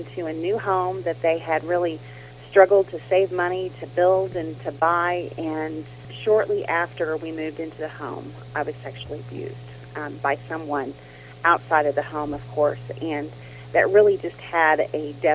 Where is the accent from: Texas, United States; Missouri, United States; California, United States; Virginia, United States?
Missouri, United States; Joplin; I grew up in Missouri.